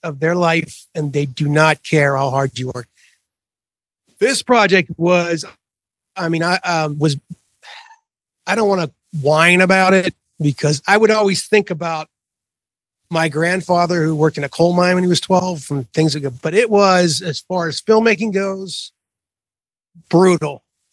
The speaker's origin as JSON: {"language": "English", "town": "Pittsburgh", "region": "Pennsylvania", "country": "United States", "said": "And I'm from Pittsburgh. I mean, I'm used to cold weather"}